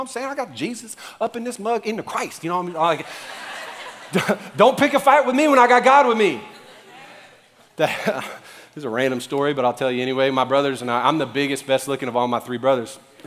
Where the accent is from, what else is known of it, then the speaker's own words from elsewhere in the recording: New Orleans, Louisiana, United States; start shouting like every bit of like New Orleans came out of me. You know what I'm saying? That's my hometown.